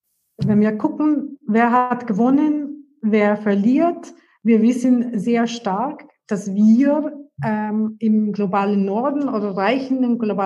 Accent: India; German is a second language; In meiner Heimat Indien, die Ureinwohner kämpfen gegen Kohlenminen.

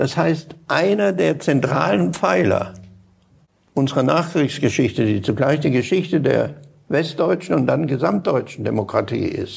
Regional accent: Baden-Württemberg, Germany; Ich bin in Baden-Württemberg geboren und aufgewachsen im Südwesten. Seitdem ich mich erinnern kann, waren da amerikanische Soldaten.

